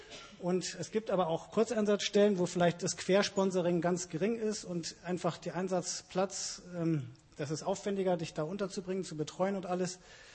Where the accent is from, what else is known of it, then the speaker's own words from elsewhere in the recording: Germany; Wir planen hier als Deutsche gern, wir wollen gern wissen, wie ist das da und wo wohne ich